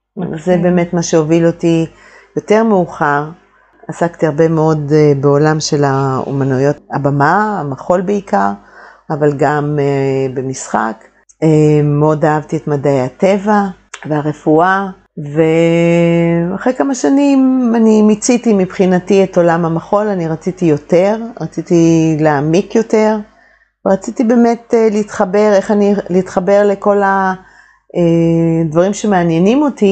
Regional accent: Northern District, Israel; והטבע היה נהדר, זה היה בגליל המערבי, שזה מקום יפהפה

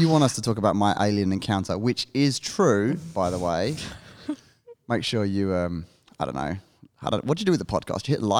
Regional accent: Sydney, New South Wales, Australia; we are two idiots from Sydney.

